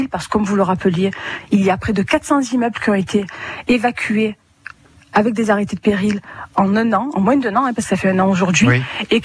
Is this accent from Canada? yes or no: no; Marseille, Provence-Alpes-Côte d'Azur, France; Je suis née à Marseille et je suis née dans des bidonvilles au nord de la ville. À l'Estac, j'y ai grandi et ma famille y est restée jusqu'au milieu des années 90.